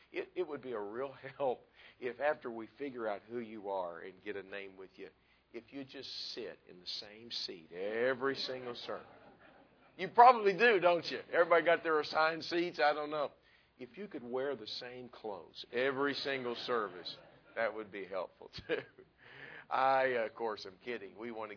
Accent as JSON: {"language": "English", "town": "Dallas", "region": "Texas", "country": "United States", "tie": "born or raised there", "said": "I grew up in Dallas. Does that answer a few things for you?"}